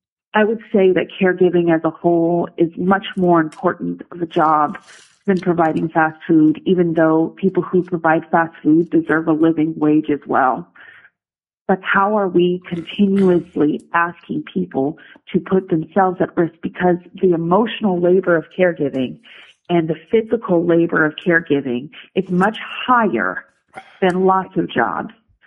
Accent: Anchorage, Alaska, United States; I am from the Anchorage area.

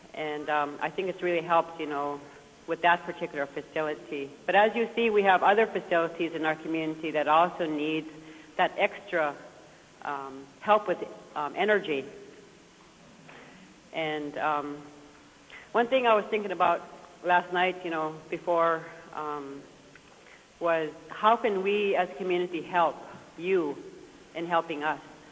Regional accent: Tanana, Alaska, United States; And I'm very proud to say that I'm from Tanana

